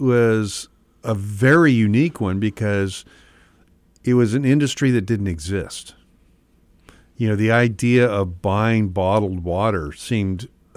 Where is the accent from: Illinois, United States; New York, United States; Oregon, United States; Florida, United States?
Oregon, United States; Eugene; I grew up in Eugene, Oregon. It was Williams Bakery.